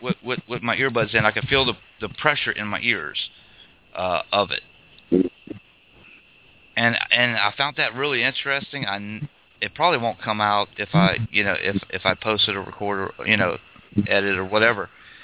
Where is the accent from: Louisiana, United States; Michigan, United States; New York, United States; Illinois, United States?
Louisiana, United States; Morgan City; I'm from Morgan City. I used to drive carry-all for offshore company back and forth all over down there.